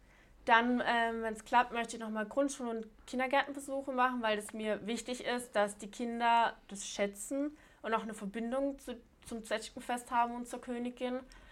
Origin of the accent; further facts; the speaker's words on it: Sasbach, Baden-Württemberg, Germany; Ich bin ja nicht in Bühl aufgewachsen, sondern in Sarsbach, also in Ortschaft neben dran.